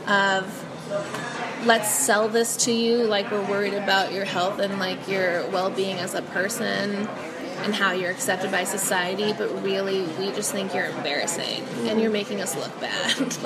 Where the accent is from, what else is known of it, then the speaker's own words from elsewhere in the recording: Ahwatukee, Arizona, United States; I grew up in Ahwatukee.